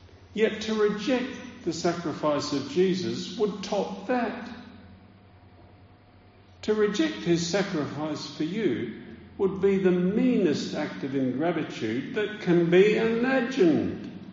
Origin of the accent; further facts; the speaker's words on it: Meningie, South Australia, Australia; I come from Meningi, which means mud. So it's like me from the town of Mud going to the Lord Mayor of Melbourne